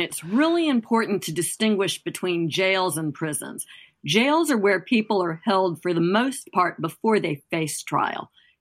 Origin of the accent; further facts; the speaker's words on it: Alabama, United States; That was important both in Alabama, my home state, where we launched an investigation into the state's prisons